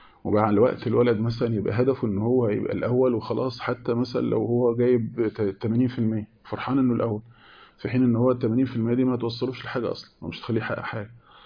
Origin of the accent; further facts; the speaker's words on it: Beni Suef, Beni Suef Governorate, Egypt; عندنا في بني سويف